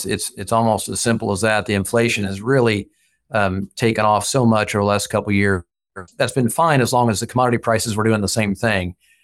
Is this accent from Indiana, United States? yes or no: yes; Indiana, United States; partly because I'm from Boone County and we don't have hardly any dairies left in Boone County anymore.